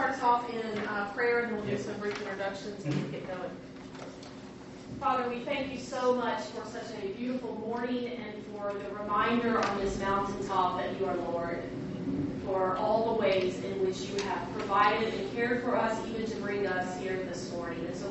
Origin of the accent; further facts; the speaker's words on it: Chattanooga, Tennessee, United States; I grew up in Chattanooga.